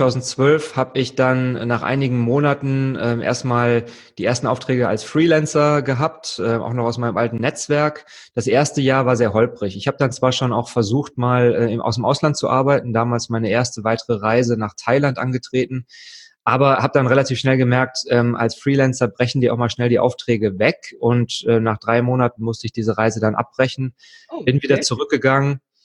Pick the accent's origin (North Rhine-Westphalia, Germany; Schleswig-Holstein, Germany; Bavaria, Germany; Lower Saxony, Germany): North Rhine-Westphalia, Germany; Wuppertal